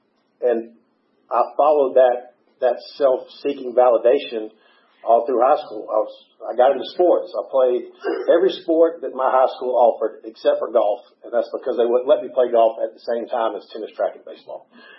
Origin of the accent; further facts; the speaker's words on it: Eatonton, Georgia, United States; So I grew up in Eatonton, Georgia, which is Putnam County, not too far down the road, a little small town, not a whole lot going on.